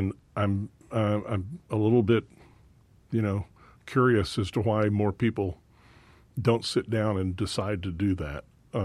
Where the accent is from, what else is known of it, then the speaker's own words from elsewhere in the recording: Dallas, Texas, United States; I was born in Dallas, and While it's not the Dallas I was born in, it's still home to me.